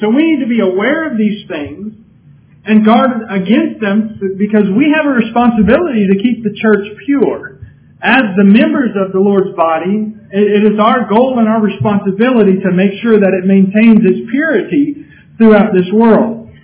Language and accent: English; California, United States; I was raised in California, and I ask that you don't hold that against me. I lived there for about 17 years, but I wasn't totally corrupted by them